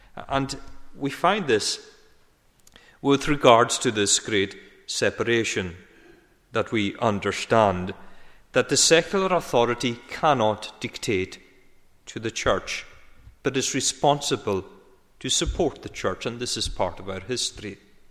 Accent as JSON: {"language": "English", "region": "Scotland", "country": "United Kingdom", "said": "our own history as a Scottish nation"}